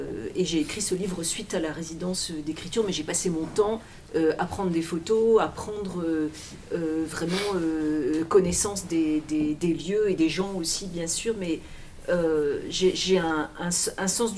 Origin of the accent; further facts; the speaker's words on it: Rennes, Brittany, France; now in Gatineau, Canada; Alors je viens de Rennes, et notre rivière là-bas s'appelle la Vilaine.